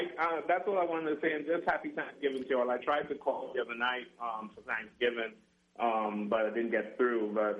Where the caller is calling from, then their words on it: Denmark; Yeah, I'm calling from Denmark.